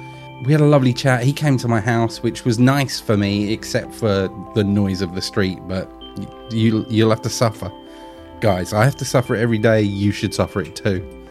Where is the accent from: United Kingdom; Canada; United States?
United Kingdom; East of England; accent: Essex; People really enjoyed my Essex accent and the jokes and japes that came with it.